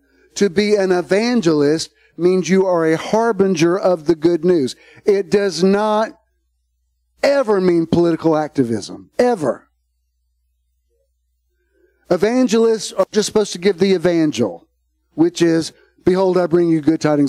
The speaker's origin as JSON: {"language": "English", "region": "the South", "country": "United States", "tie": "born or raised there", "said": "look, I love the South. I'm from the South. I was born right here."}